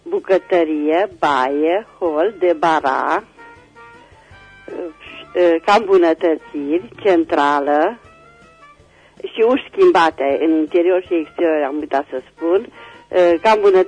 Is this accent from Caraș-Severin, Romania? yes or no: yes; Reșița, Caraș-Severin, Romania; sunt din Reșița